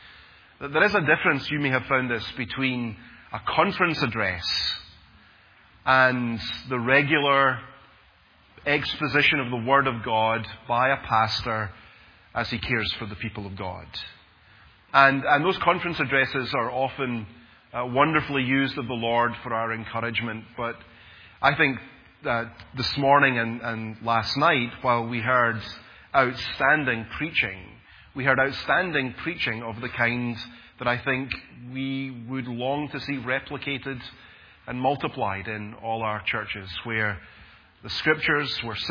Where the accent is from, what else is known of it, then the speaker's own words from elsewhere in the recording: Scotland, United Kingdom; being Scottish